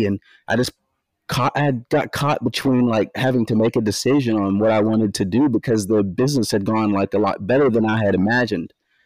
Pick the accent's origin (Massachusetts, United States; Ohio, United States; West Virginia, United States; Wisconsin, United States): West Virginia, United States; So yes, born and raised in West Virginia. I grew up in the Upper Kanawha Valley.